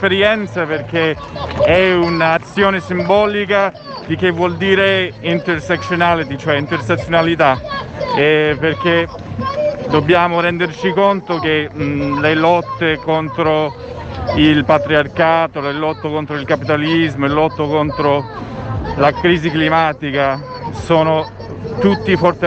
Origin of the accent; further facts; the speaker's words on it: United States; Italian is a second language; io sono americano